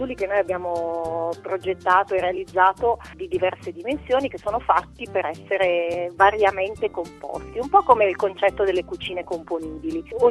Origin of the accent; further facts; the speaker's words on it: Aosta Valley, Italy; sono valdostana